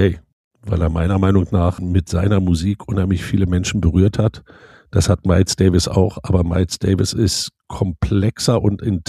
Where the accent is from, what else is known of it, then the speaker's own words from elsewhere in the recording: Berlin, Germany; Berlin ist Berlin, da komme ich her, da geht nichts dran vorbei.